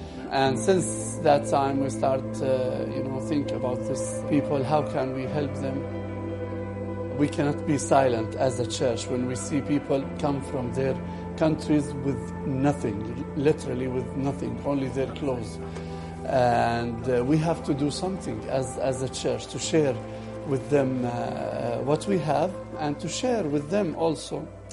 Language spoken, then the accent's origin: English; Jordan; English is a second language; I'm from Jordan. I'm the pastor of the Nazarene Church in Amman.